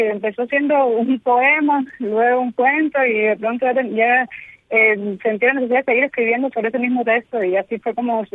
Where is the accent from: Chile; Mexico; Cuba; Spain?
Cuba; Matanzas; also born or lived in Havana; yo nací en La Habana, pero a los 3 años me llevaron para Matanzas.